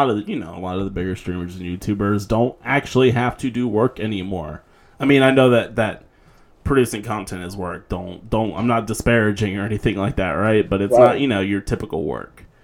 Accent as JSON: {"language": "English", "town": "Atlanta", "region": "Georgia", "country": "United States", "said": "From Atlanta."}